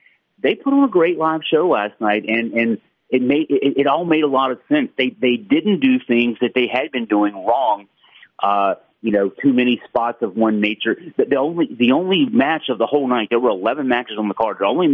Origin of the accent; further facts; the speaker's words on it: Virginia, United States; I grew up in the Mid-Atlantic territory. I grew up in Virginia